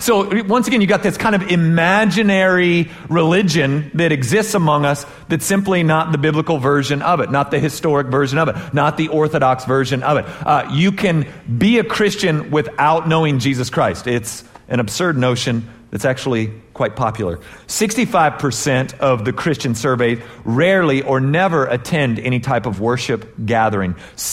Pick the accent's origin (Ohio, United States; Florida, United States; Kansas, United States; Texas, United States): Texas, United States; Because I'm Texan.